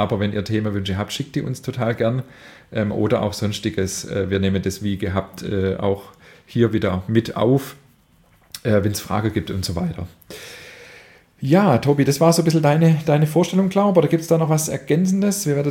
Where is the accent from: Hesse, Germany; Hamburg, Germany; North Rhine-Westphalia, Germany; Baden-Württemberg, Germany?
Baden-Württemberg, Germany; accent: Swabian; Also ich habe halt einen schwäbischen Dialekt und du auch.